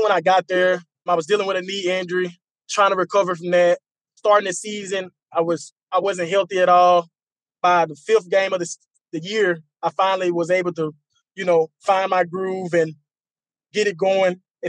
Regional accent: the South, United States; I'm from the South.

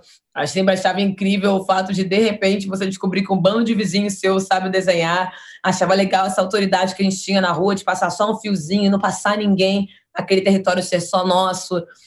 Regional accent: Rio de Janeiro, Brazil; Eu sou da Zona Norte do Rio de Janeiro, de Olaria

